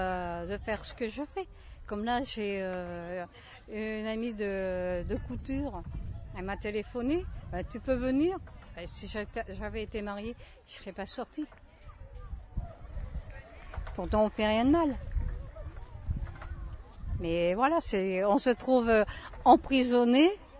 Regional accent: France; Et je suis française, donc je peux parler.

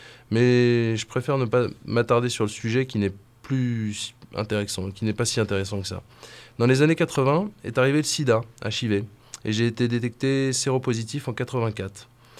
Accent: Villejuif, Île-de-France, France; born there; je suis né en 1962 à Villejuif, qui à l'époque était dans le 75 et est à l'heure actuelle dans le Val-de-Marne, 94.

